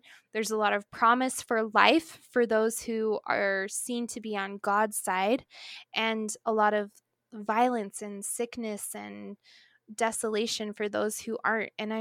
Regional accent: Las Vegas, Nevada, United States; Like, I grew up in Las Vegas where, like, pretty much every elementary school student has to try panning for gold because it's part of the state history.

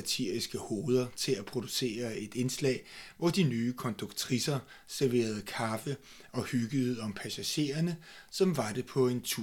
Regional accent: Rødovre, Capital Region of Denmark, Denmark; Den kørte i min barndom lejligheden Tønd derhjemme i Rødovre.

